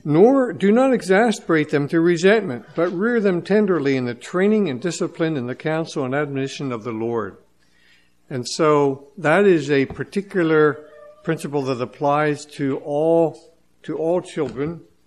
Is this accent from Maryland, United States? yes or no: no; Pennsylvania, United States; I'm from Seastead, from Lancaster County.